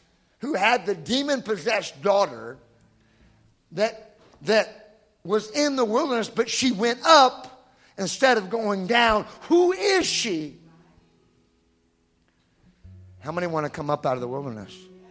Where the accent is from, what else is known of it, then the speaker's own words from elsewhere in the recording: California, United States; I'm from California. We're rebellious. That's why we're recalling Newsom. We recall everybody we don't like.